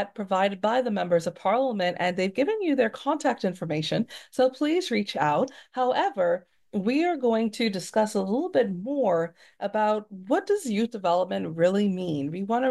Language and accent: English; Long Island, New York, United States; Now, I'm from Long Island, and we could hear from what its name just how extreme that geography could be.